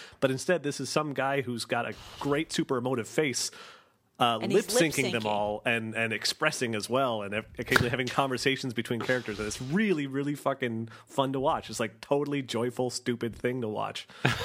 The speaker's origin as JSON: {"language": "English", "region": "Oregon", "country": "United States", "said": "And it's funny to me because I'm used to like knowing about it because, you know, I'm from Oregon."}